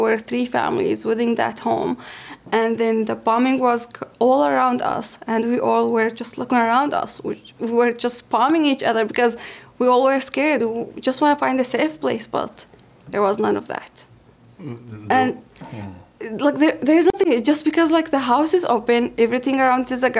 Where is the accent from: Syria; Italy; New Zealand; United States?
Syria; Daraa, Daraa Governorate; So Daraa is next to the border with Jordan.